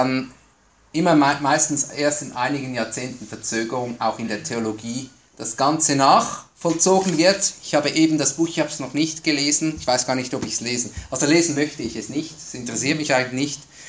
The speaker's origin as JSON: {"language": "German", "country": "Switzerland", "said": "je nach Staat, bei uns in der Schweiz war es etwas später, bis etwa Mitte 20. Jahrhundert."}